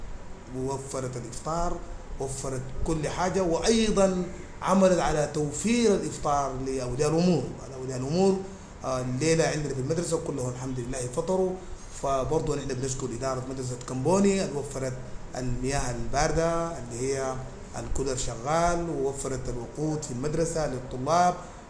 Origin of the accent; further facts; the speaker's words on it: Sudan; نحن كلنا سودانيين